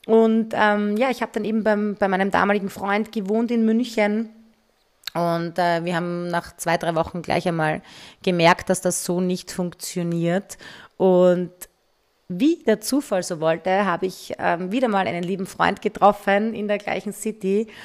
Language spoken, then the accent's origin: German; Graz, Styria, Austria; also born or lived in Munich; Ich war dann ein Jahr in München und bin dann nach Graz zurück für einen Abend, um fortzugehen und habe mich dann in der Steiermark, in meiner Heimatstadt, verliebt. Und Hals über Kopf habe ich meine Zelte abgebaut in München und bin dann wieder in die Steiermark zurück.